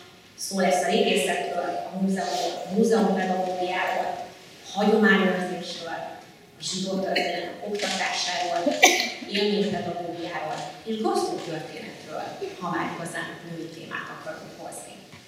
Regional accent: Komárom-Esztergom, Hungary; Én pont Fejér megye, Komárom Esztergom megye határáról, Gokorról származom.

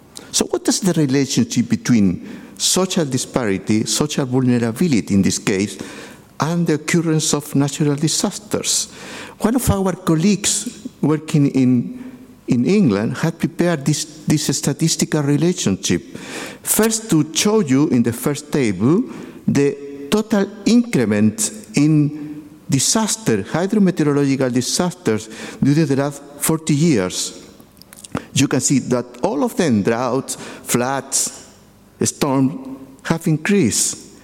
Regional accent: Chile; English is a second language; I am from Chile, so I can tell you that I am coming from the south of the south, no?

